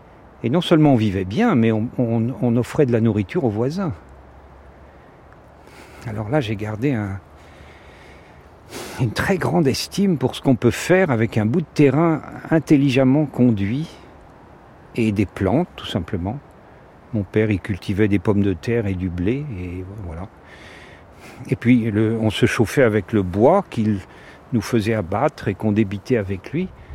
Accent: Paris, Île-de-France, France; J'étais au Quartier Latin, puisque je suis parisien, je faisais mes études à la Sorbonne.

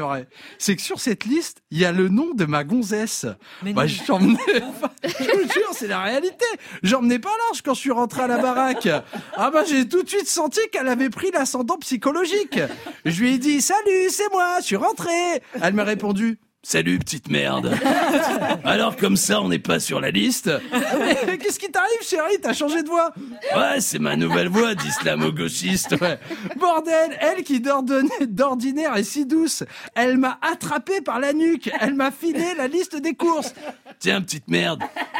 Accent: Vichy, Auvergne-Rhône-Alpes, France; born there; C'est peut-être mon lieu de naissance qui m'a grillé. Ouais, je suis né à Vichy.

